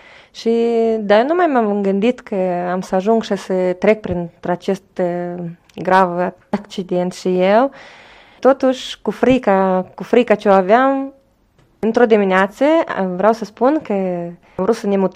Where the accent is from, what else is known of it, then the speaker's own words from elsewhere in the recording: Chernivtsi, Chernivtsi Oblast, Ukraine; moved away as an adult; now in Israel; Da, acolo în Cernăuț, 6 surori suntem și... Trebuia bani și trebuie să o luăm în lume.